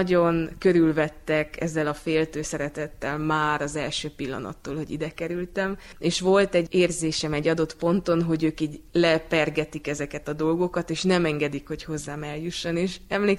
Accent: Ernei, Mureș County, Romania; Nagyernyei származású vagyok.

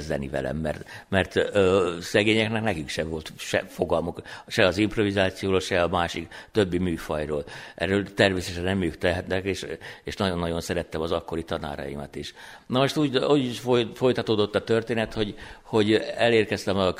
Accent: Szombathely, Vas, Hungary; Na most én Szombathelyen nőttem fel, ott kezdtem zenét tanulni.

